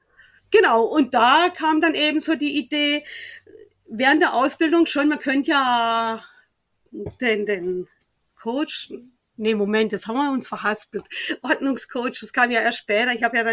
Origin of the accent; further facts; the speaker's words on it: Southern Germany, Germany; now in Hamburg, Germany; Also ich komme aus Süddeutschland, das hört man ja auch immer noch.